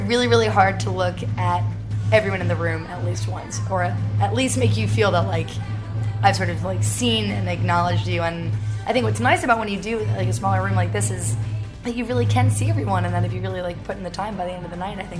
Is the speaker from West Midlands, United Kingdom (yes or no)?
no; London, United Kingdom; I grew up in London, in West London. And I went to an international school in St. John's Wood called the American School in London. And so London is home for me.